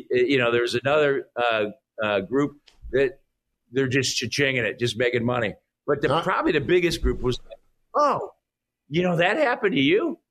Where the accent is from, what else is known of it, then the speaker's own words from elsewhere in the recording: Ohio, United States; You and I, we grew up in Ohio, the white picket fence, the dog, 2.5 children. I was 0.5 because I had two sisters.